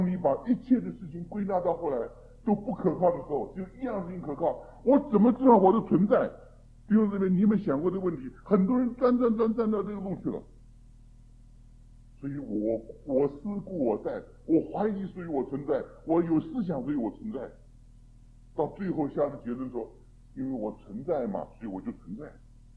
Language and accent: Chinese; China; 我们中国人世代不阶级观念还在